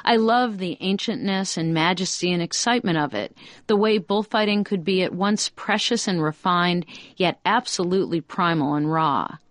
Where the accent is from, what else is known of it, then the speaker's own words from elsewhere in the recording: Ohio, United States; I'm from Ohio.